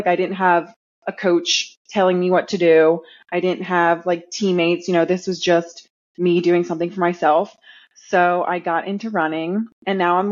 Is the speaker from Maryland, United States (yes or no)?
yes; Maryland, United States; So it was, I am from Maryland. I ran that race in Maryland in like late October.